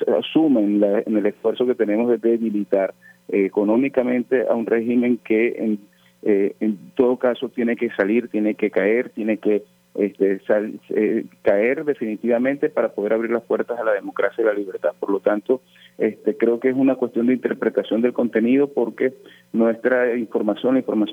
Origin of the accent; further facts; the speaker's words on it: Venezuela; en los espacios que nosotros ocupemos como venezolanos podamos demostrar que podemos ayudar al crecimiento económico y el desarrollo de Colombia